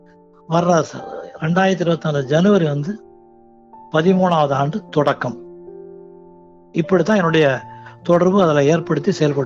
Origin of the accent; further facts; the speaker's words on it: Kumaranputhur, Tamil Nadu, India; now in Chennai, India; என்னுடைய சொந்த ஊர் கன்னியாகுமரி மாவட்டம் தோவாளை தாலுகா குமரன்புதூர். சென்னையில் வந்து நான் வந்து ஒரு கூட்டுறவு நிறுவனத்தில் வேலை பார்த்தேன்.